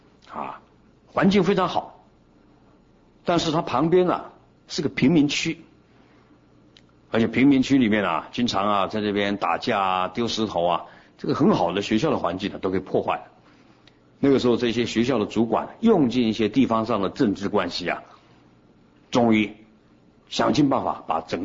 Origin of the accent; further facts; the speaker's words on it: Taiwan; 那么我们台湾人的整个人心就造成整个社会包括经济政治状况，我们要负责任